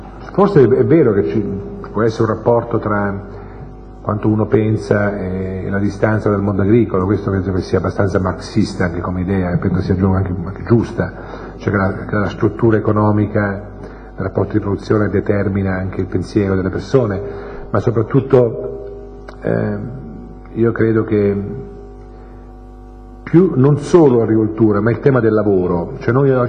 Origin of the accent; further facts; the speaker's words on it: Ascoli Piceno, Marche, Italy; Io sono di Ascoli Piceno, anzi sono nella campagna ascolana, e i miei genitori, mia mamma è famiglia, diciamo, di contadini, e mio padre famiglia, perché più o meno contadini